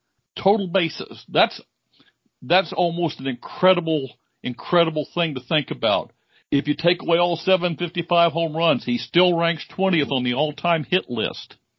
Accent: Illinois, United States; And my dad was a Cubs fan. I grew up in Illinois, Cubs fan.

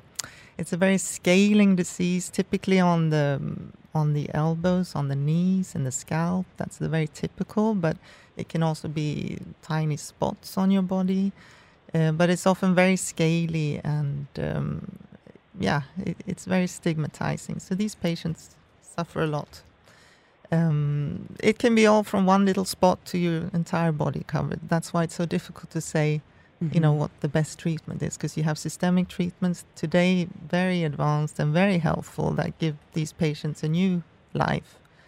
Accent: Sweden; I'm from Sweden, so I know exactly where you are.

